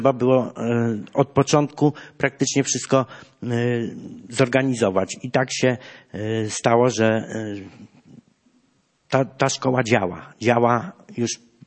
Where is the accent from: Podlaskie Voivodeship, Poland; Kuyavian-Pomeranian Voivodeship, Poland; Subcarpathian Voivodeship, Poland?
Subcarpathian Voivodeship, Poland; Przemyśl; moi dziadkowie mieszkali na Rogozińskiego. Tam się wychowywałem do 72 roku, kiedy przeprowadziłem się na osiedle wtedy Wincentego Pstrowskiego, dzisiaj osiedle salezjańskie.